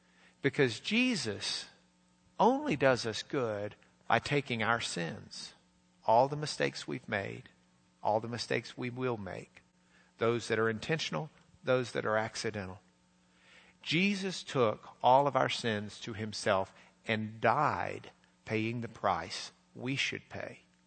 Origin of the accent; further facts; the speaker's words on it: Lubbock, Texas, United States; I grew up in Lubbock. It's the hub of the plains. Lubbock had 175,000 people.